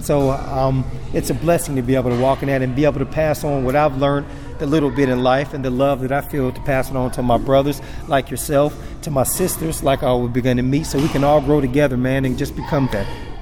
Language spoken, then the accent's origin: English; Louisville, Kentucky, United States; I moved from St. Louis, St. Louis, Missouri. I was down there. I was like I say, after my uncle passed and I came back home, I was already thinking about moving back home to Louisville.